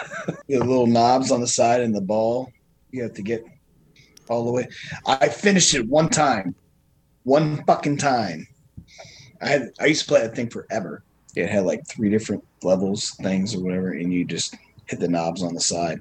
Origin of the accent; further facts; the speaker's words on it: Ireland; Maybe it's because I'm Irish and I enjoy like all that folklore, basically.